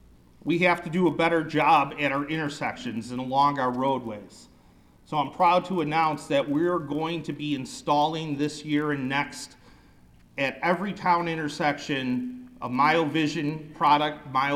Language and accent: English; Williamsville, New York, United States; I'm from Williamsville, so we're not supposed to talk or something.